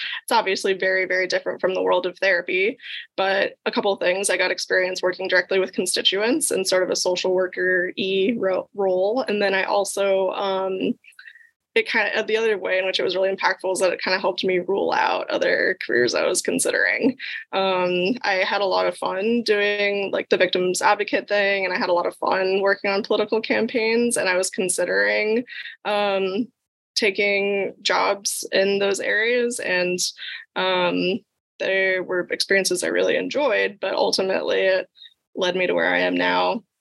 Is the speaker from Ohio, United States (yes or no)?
no; Arizona, United States; Yeah, so I grew up here in the Valley, and I did consider other in-state schools, out-of-state schools, and I liked the idea of still being somewhat close to home